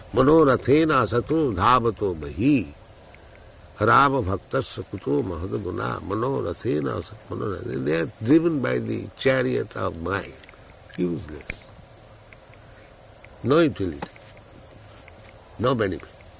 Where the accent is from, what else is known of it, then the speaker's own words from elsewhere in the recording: India; English is a second language; Just like I am Indian, if I want to come to France, I must take visa, I must have passport